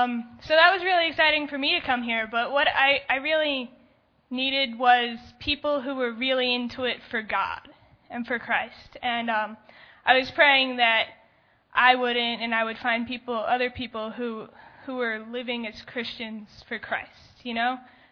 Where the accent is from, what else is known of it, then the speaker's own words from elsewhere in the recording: New Jersey, United States; now in Georgia, United States; I grew up in New Jersey. So I'm from New Jersey. I graduated high school there. I was born and I now live in Georgia.